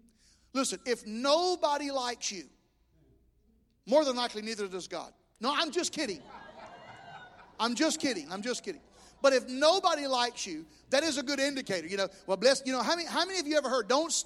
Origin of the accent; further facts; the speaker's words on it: the South, United States; I'm from the South, and so if you're from the South, you get to say bless their heart.